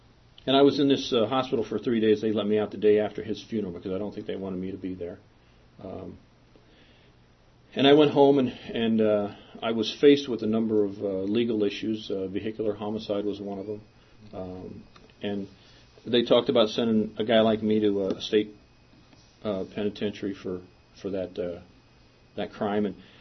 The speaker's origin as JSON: {"language": "English", "region": "Kansas", "country": "United States", "tie": "born or raised there", "said": "But the only reason I really wanted to join that place is because I grew up in Kansas."}